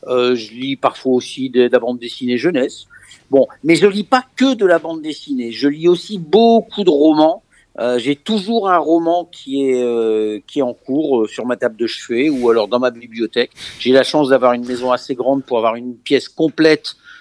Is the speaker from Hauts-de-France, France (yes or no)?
yes; Lille, Hauts-de-France, France; now in Bourges, France; J'habite Bourges. Mais alors, j'habite Bourges, mais je suis originaire du Nord. En fait, j'ai passé presque toute ma vie dans la ville de Lille, dans le Nord.